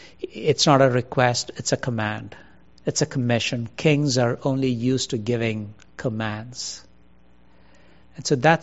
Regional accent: India; I'm from India, as you would have known, we were a British colony.

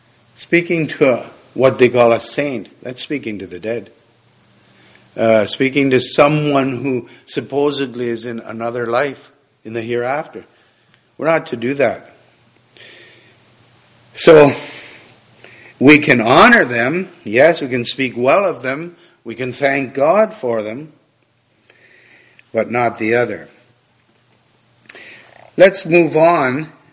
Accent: Canada; We got there on time, as a Canadian would.

